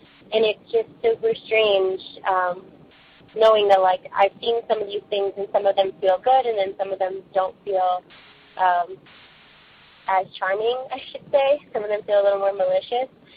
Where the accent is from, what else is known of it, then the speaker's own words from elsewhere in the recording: California, United States; I'm from California.